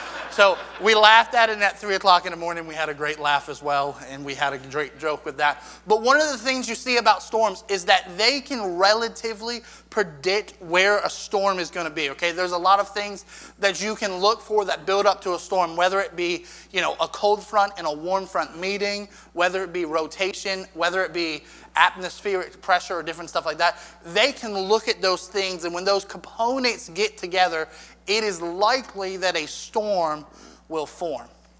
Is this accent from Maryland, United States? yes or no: yes; Maryland, United States; So, but I am from Maryland. We don't have storms the way that we have them in Florida.